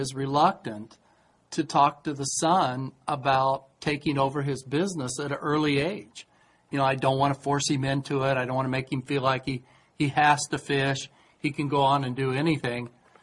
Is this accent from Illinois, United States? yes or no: yes; Illinois, United States; But if you go off to college, just like where I grew up in Illinois, a lot of the kids who fathers own businesses in the farming area